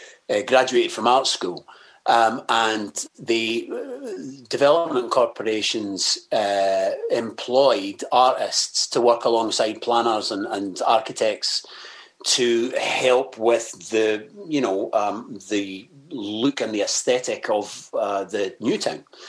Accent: Scotland, United Kingdom; accent: West Coast Scottish; also born or lived in Edinburgh; I got the piss ripped out of me quite a lot for my accent, mostly because my accent was more West Coast.

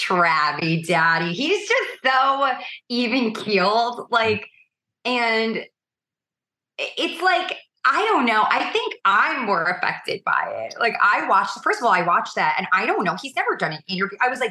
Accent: New York, United States; You know, yeah, I am. I'm a New Yorker and like, I'm always going to take the shot.

